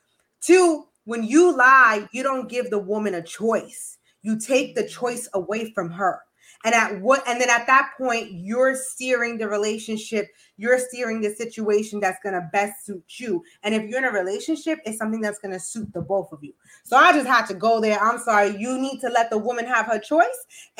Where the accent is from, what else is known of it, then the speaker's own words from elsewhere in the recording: New York, United States; See, I come from, you know, I was born and raised in the Bronx. I am of Hispanic descent